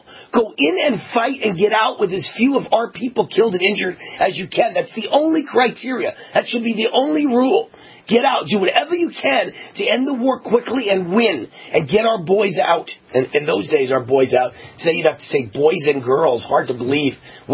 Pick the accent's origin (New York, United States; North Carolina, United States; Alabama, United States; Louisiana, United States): New York, United States; also born or lived in Los Angeles; o'clock hour on the East Coast, where I'm from originally, New York, where I'm embarrassed to admit I'm from New York, and then where I lived almost 15 years, Los Angeles, also embarrassed to be from.